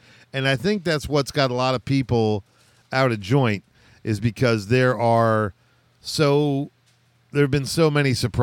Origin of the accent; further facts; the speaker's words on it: United States; So, yeah, it's being an American. I mean, there's a lot of things that make me proud about it.